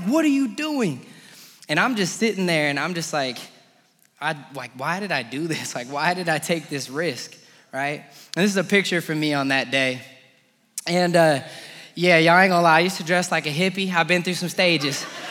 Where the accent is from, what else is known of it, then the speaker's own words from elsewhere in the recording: Colorado Springs, Colorado, United States; moved away as an adult; So I'm from Colorado Springs originally, and I went out to college in the middle of a nowhere town in western Kansas.